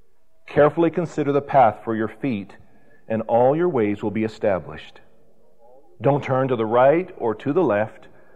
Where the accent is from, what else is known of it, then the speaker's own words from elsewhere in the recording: Vancouver, British Columbia, Canada; You know, I was raised on the West Coast. In Vancouver, the tide goes way out on some of these mud/sand beaches